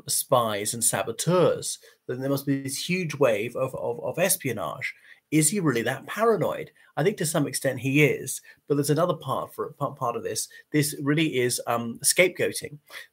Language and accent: English; Ireland; from Ireland, so thank you for tuning in once again.